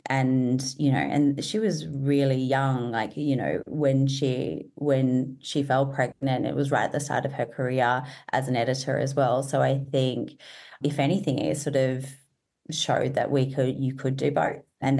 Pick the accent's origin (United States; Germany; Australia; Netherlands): Australia; Adelaide, South Australia; So I'm from Adelaide, and I grew up in the country, moved to Adelaide when I was 14.